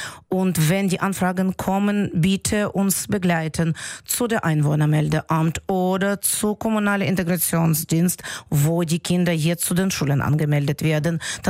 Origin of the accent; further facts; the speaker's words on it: Kharkiv, Kharkiv Oblast, Ukraine; moved away as an adult; now in Germany; auf meine Heimatstadt fallen, auf Kharkiv. Und genau jetzt ist die Straße, wo ich geboren bin und 30 Jahre gelebt habe, halb zerstört.